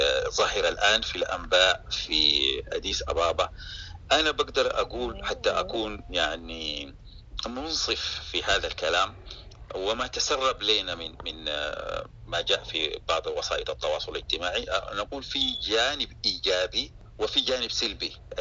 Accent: Sudan; ونحن كلنا كسودانيين نرحب بأي شيء يؤدي إلى وقف يعني الدماء السودانية

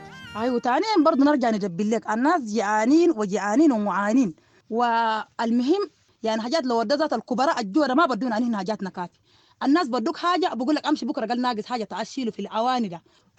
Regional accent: Sudan; now in Chad; احنا كنجي من السودان

